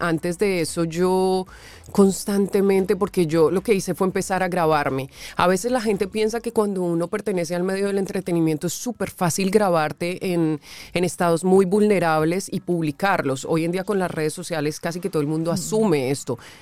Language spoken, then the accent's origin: Spanish; Colombia; Colombia es un sitio que es mundialmente conocido por la cirugía plástica y no podía entender cómo en mi país no se estaba hablando de esto